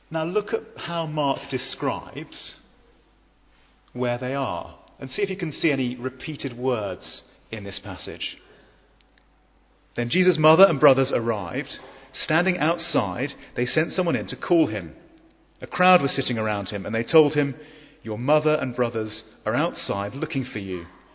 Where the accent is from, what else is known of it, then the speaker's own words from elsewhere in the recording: South West England, United Kingdom; I'm from Dorset, and this is Corfe Castle, and we enjoy going to visit there when we go back down to Dorset.